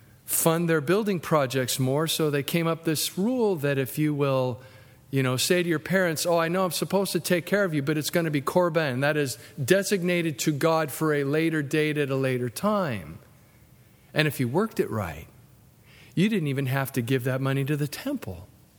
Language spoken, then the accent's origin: English; the South, United States; Well, I was raised in the South. That's how the South did it.